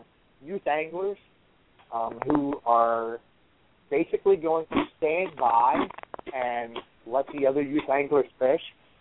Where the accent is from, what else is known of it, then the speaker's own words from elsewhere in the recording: Florida, United States; I mean, that's the way I grew up in the Keys, and that's the way I grew up.